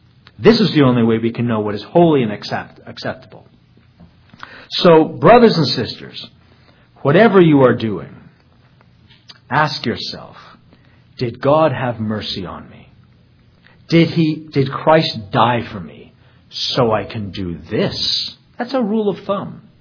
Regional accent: Ottawa, Ontario, Canada; I'm from Ottawa, Ontario.

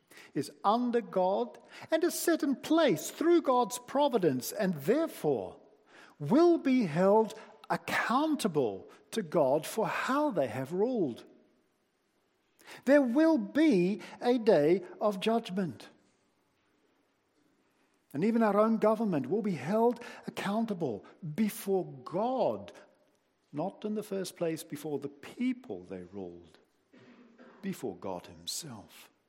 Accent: New Zealand; I grew up myself in New Zealand where certain philosophies were forbidden.

